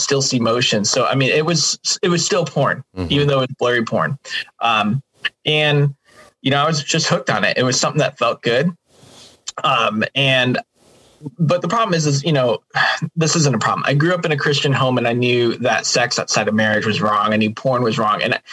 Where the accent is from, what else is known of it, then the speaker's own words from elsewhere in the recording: Chicago, Illinois, United States; I grew up in Chicagoland during the Jordan era